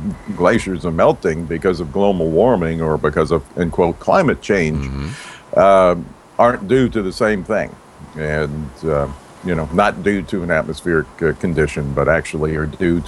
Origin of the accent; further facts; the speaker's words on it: New Orleans, Louisiana, United States; Well, I'm originally from Louisiana, from New Orleans.